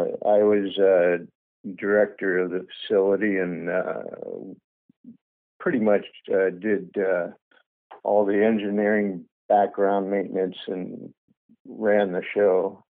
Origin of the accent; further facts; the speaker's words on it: Norfolk, Virginia, United States; also born or lived in Baltimore; Well, I was born in Baltimore, Maryland, raised in Norfolk, Virginia. I spent the first 16 to 18 years right on the Chesapeake Bay in one way or another.